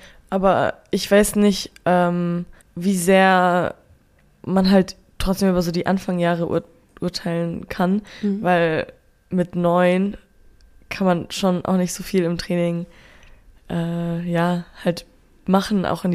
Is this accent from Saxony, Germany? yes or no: no; Potsdam, Brandenburg, Germany; bei uns in Potsdam geht ja die Grundschule bis zur sechsten Klasse